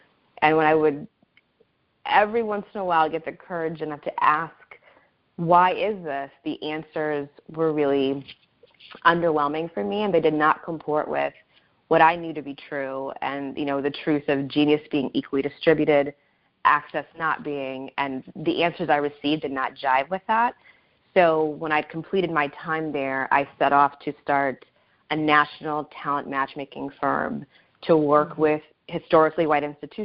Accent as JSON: {"language": "English", "region": "Wisconsin", "country": "United States", "tie": "born or raised there", "said": "So I grew up in Wisconsin, middle of nowhere, Wisconsin. I'm the oldest of six children. My parents are Nigerian immigrants."}